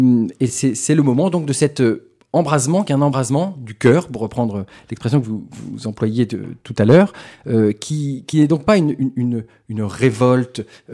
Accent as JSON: {"language": "French", "town": "Thouars", "region": "Nouvelle-Aquitaine", "country": "France", "tie": "born or raised there", "said": "Moi, je suis originaire de cette frange de la Vendée militaire dans le Thouarsais, dans l'actuel Poitou, qui est un lieu emblématique, puisque c'est à cette bataille de Thouars, où je suis né"}